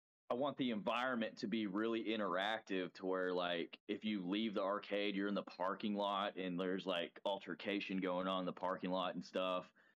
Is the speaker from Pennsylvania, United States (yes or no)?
no; Benton, Arkansas, United States; turns out they're from Bentonville, and I'm from Benton, so the drive would be like kind of, you know, shitty.